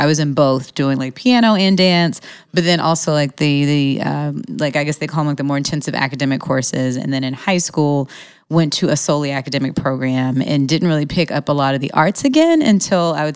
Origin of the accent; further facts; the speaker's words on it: Montgomery, Alabama, United States; also born or lived in Boston; I was born in Boston, Massachusetts, but I was raised in Montgomery, Alabama.